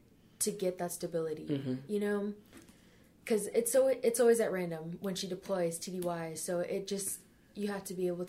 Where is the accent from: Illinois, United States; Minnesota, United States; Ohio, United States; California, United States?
Illinois, United States; born there; I was born in Illinois.